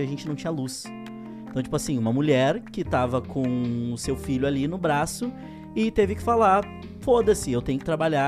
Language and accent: Portuguese; Pelotas, Rio Grande do Sul, Brazil; sou de Pelotas.